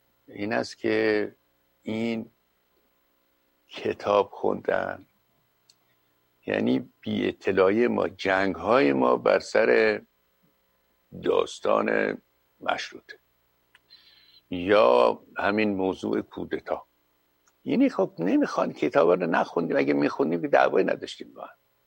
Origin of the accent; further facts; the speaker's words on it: Iran; اما ما ایرانی هستیم هر آینه